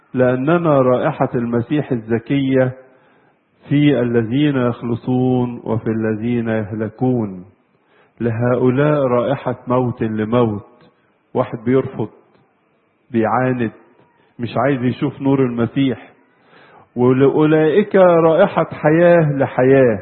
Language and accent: Arabic; Egypt; ينبغي نحن كمصريين جميعا أن نشجع بعضنا بعضا